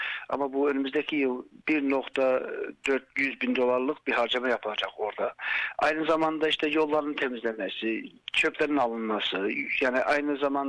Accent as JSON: {"language": "Turkish", "town": "Melbourne", "region": "Victoria", "country": "Australia", "tie": "born or raised there", "said": "Ben burada doğdum, işte Melbourne'da doğdum. Ailemle beraber Maribyrnong'a göçmüştük 1979 senesinde. Orada bir bayağı 7-8 sene yaşamıştık. Geri döndük Melbourne'a."}